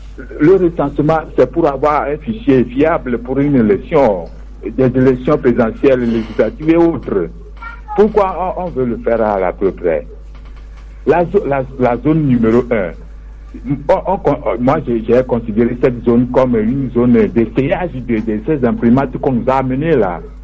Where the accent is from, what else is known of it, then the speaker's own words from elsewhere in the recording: Togo; Et pour le cas Ferdinand, franchement, nous sommes tous des Togolais.